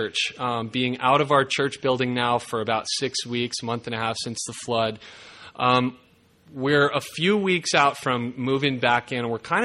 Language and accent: English; Southwest, United States; I come from the Southwest, and so things are a little bit differently out there, done differently out there. We had a large Catholic population out there.